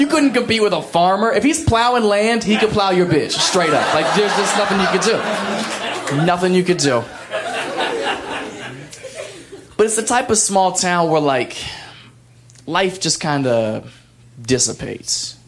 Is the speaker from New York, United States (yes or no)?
no; Ohio, United States; I'm actually from Ohio.